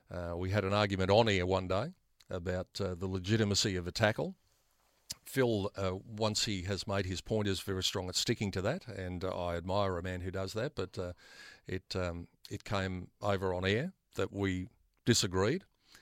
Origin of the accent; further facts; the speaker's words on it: Australia; And so as an Aussie overseas